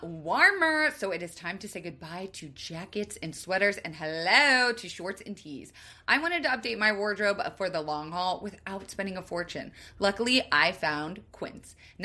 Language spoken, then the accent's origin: English; Florida, United States; growing up in Florida, I mentioned I watched that happen and kill people, ruin families, completely destroy careers.